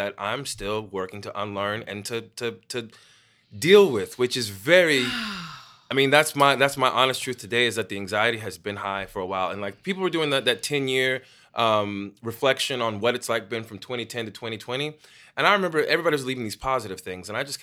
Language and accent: English; Texas, United States; And I'm growing up in Texas.